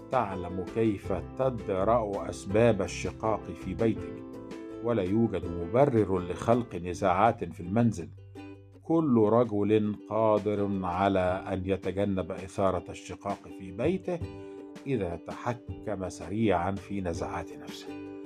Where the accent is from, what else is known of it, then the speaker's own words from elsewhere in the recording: Upper Egypt, Egypt; عندنا في الصعيد لحد النهاردة